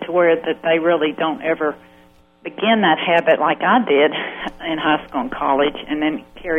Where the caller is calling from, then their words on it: Little Rock, Arkansas, United States; I'm from Little Rock, Arkansas, and I had a comment and a question.